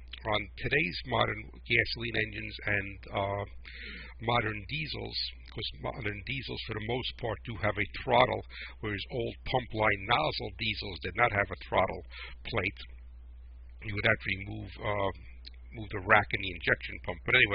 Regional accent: New Jersey, United States; That sounds like I'm from New Jersey. I didn't mean to say that. I am from New Jersey. But sounds like I'm from Brooklyn.

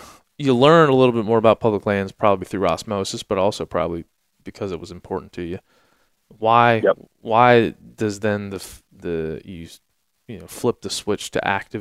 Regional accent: Maryland, United States; I grew up on the East Coast in Maryland, and we hunted Green Ridge State Forest, like, was our backyard.

